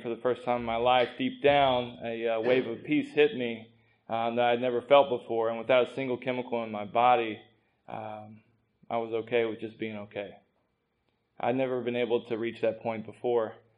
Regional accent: Alabama, United States; So, rewind, I'm from Alabama, in case you hear that when I talk, everybody else seems to. So, I grew up in Alabama

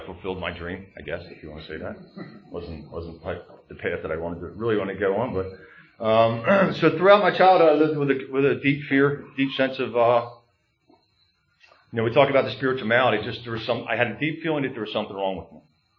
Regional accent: Philadelphia, Pennsylvania, United States; So I grew up in Northeast Philly, and I grew up at Lake Grant and Boulevard. Irish Catholic, normal Irish Catholic alcoholic family.

